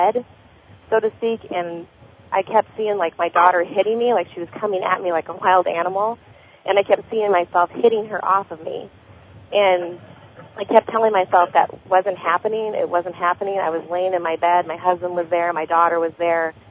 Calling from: Nebraska, United States; Yes, I'm from Nebraska.

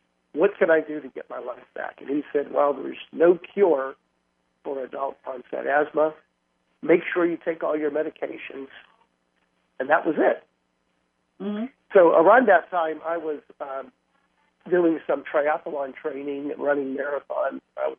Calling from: Dade City, Florida, United States; I'm calling you from Dade City, Florida. Now, Dade City is not Dade County. Everybody who hears Dade thinks it's Miami. I'm located in Central Florida, probably about 40 minutes north of Tampa.

